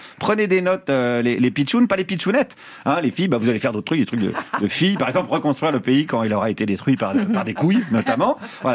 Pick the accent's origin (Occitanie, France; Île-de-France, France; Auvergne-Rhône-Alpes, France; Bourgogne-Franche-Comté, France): Bourgogne-Franche-Comté, France; j'ai grandi en Franche-Comté.